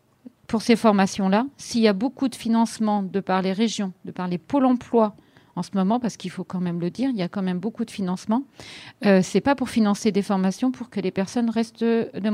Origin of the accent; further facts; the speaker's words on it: Dreux, Centre-Val de Loire, France; Mais nous, par exemple, on est de Dreux.